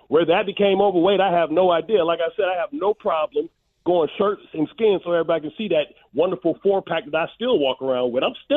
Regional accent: Detroit, Michigan, United States; Everybody knows I'm from Detroit.

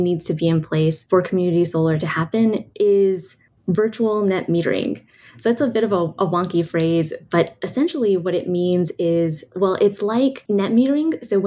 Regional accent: California, United States; Yeah, California, man. So I'm from California and I am surprised

